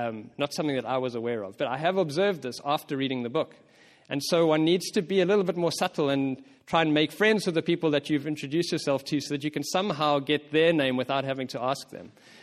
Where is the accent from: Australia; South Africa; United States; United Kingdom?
South Africa; moved away; also born or lived in Singapore; one thing that I realized when I moved away from South Africa, my native South Africa, where I grew up, into a new culture, and funnily enough, Chelsea and I moved from South Africa to Singapore previously.